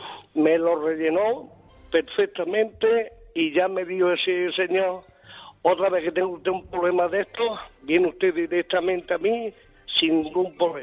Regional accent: Montilla, Andalusia, Spain; Te conozco personalmente un día que viniste a mi pueblo, a Montilla, a comer con unos amigos.

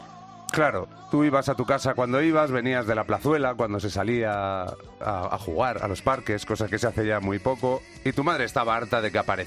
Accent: Salamanca, Castile and León, Spain; sí, soy de Salamanca

